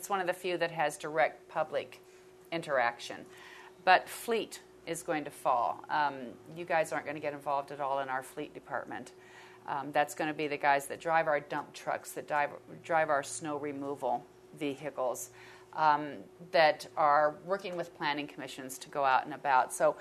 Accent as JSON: {"language": "English", "town": "Cottonwood Heights", "region": "Utah", "country": "United States", "said": "I'm from Cottonwood Heights, which is the newest city within Salt Lake County"}